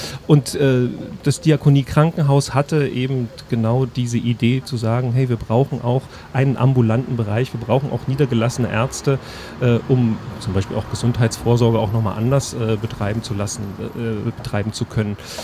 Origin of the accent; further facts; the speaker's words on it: Germany; ich bin in der DDR aufgewachsen, so als Jugendlicher